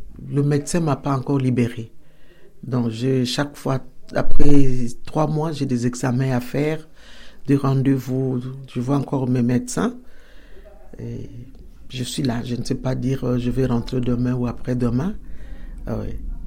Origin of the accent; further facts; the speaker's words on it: DR Congo; moved away as an adult; now in France; je suis de la nationalité, je suis une Africaine, je suis du Congo, RDC, République démocratique du Congo. J'ai 62 ans.